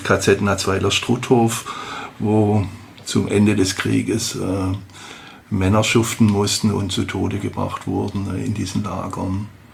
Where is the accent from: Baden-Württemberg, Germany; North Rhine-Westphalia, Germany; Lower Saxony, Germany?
Baden-Württemberg, Germany; Horb am Neckar; Ich komme aus Horb am Neckar.